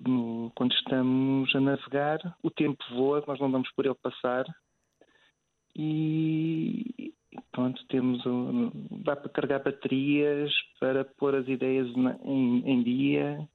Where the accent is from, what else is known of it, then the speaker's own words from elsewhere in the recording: Portugal; o mar, sendo português e estando à beira-mar, sempre foi uma atração.